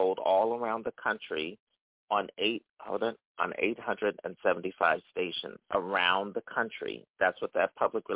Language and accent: English; New Jersey, United States; moved away as an adult; also born or lived in Philadelphia, Pennsylvania; I'm from the East Coast. Let me make that clear. I'm not from Hollywood. I was born in Philadelphia and reared in part in northern New Jersey. And then went out to California as a young man.